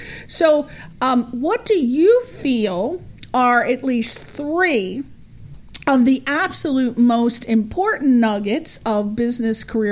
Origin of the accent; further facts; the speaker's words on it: East Coast, United States; Another friend, I'm from the East Coast. They have what's called black ice.